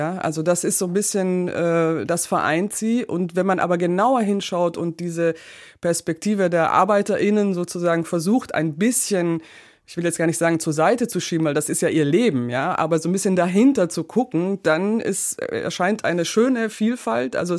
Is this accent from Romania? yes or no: yes; Romania; now in Germany; Ich komme ja selbst aus Rumänien, bin oft mit Vorurteilen auch konfrontiert.